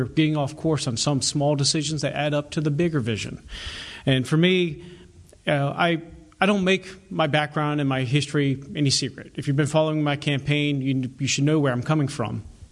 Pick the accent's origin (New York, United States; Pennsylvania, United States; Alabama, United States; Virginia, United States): Virginia, United States; Hanover; I was raised here in Virginia. I claim Hanover as my home. That's where I came into adulthood